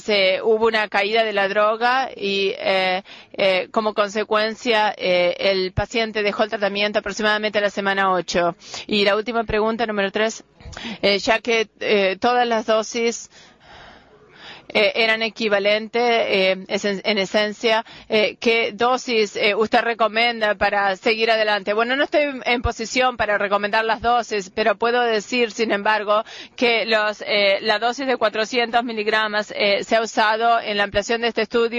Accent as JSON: {"language": "Spanish", "region": "New York", "country": "United States", "said": "provengo de Nueva York."}